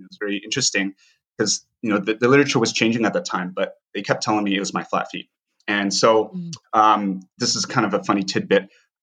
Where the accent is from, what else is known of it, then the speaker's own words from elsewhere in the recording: Vancouver, British Columbia, Canada; I grew up in Vancouver, we do pretty well.